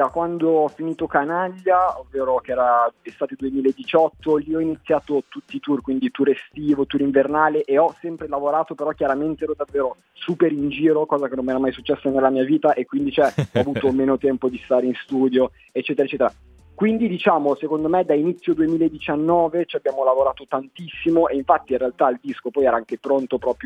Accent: Bologna, Emilia-Romagna, Italy; now in Milan, Italy; io adesso vivo a Milano, però sono di Bologna, era da Capodanno che ero salito su a Milano, appunto, e poi col virus e tutto non ero ancora riuscito a scendere e oggi è la prima volta che sono tornato a Bologna

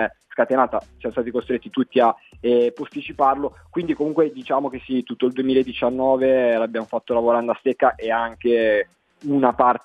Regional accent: Bologna, Emilia-Romagna, Italy; now in Milan, Italy; io adesso vivo a Milano, però sono di Bologna, era da Capodanno che ero salito su a Milano, appunto, e poi col virus e tutto non ero ancora riuscito a scendere e oggi è la prima volta che sono tornato a Bologna

